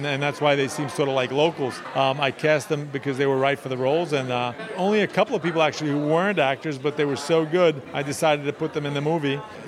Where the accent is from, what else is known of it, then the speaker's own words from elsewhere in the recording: Bronx, New York, United States; it was inspired by some true events as a kid growing up in Bronx, New York